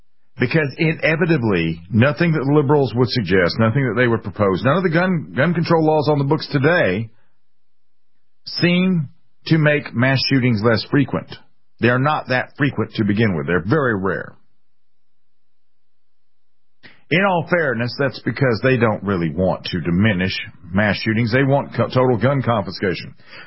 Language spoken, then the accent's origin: English; Columbia, South Carolina, United States; My hometown, the city I was born in, is called Columbia, South Carolina, which is currently, a whole lot of it is underwater.